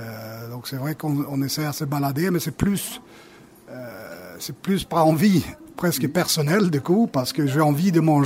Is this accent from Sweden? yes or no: yes; Sweden; French is a second language; now in France; Bon, déjà, avec l'accent, on soupçonne quand même que je viens d'ailleurs. Donc, je viens de Suède.